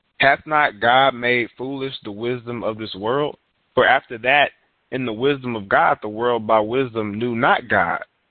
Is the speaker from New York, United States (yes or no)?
no; Houston, Texas, United States; my granddad, he used to live in Detroit, Michigan, and I'm from Houston.